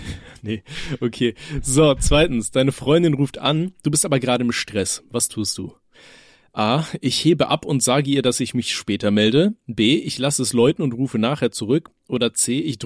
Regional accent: North Rhine-Westphalia, Germany; bei uns in NRW

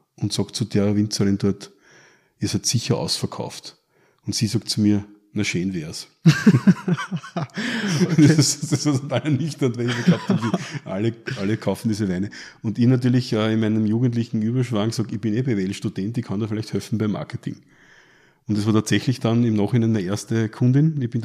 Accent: Mattersburg, Burgenland, Austria; Ich komme aus Mattersburg. Das ist wahrscheinlich jetzt als Weinbauregion nicht unbedingt die bekannteste. Allerdings mittlerweile sogar gehört sie zu einer Weinbauregion.

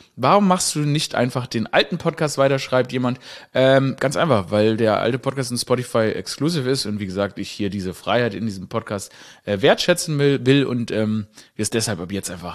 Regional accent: Stuttgart, Baden-Württemberg, Germany; ich bin ja in Stuttgart aufgewachsen, wurde ich auch gefragt, wie viel Schwabe in mir drin ist.

